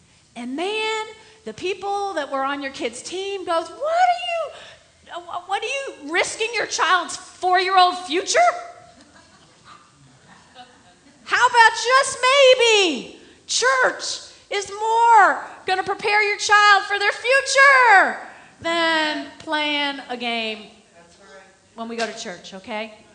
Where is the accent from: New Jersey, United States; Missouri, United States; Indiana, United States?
New Jersey, United States; We grew up in North Jersey, and I only remember one hurricane way back.